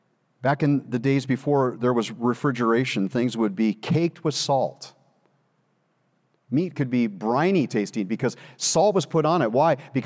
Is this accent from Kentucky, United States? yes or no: no; California, United States; I'm from California. And as California people know, as a Californian growing up, we spent a lot of time at the beach.